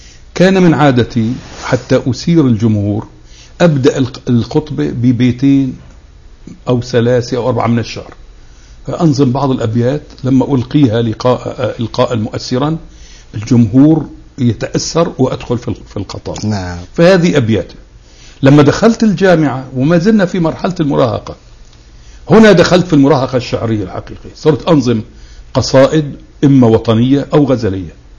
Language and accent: Arabic; Aleppo, Aleppo Governorate, Syria; كنا في مسبح من مسابح النوادي عندنا في حلب، وفي فترة السنة الثانوية بالذات